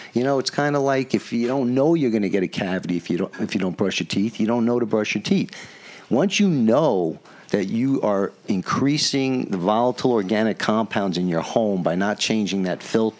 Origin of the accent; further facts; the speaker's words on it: Bedford, New York, United States; I'm from Bedford, and for those of us north of 287, it's a jungle.